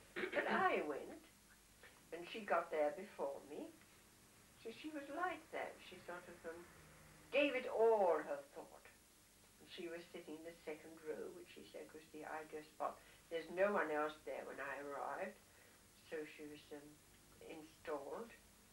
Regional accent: Hayes, London, United Kingdom; So I said, have you? Oh, I come from Hayes.

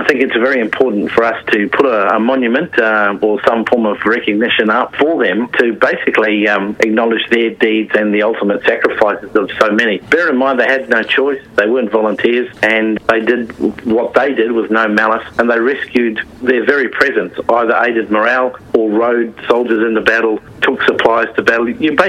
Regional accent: Queensland, Australia; for me being a Queenslander too

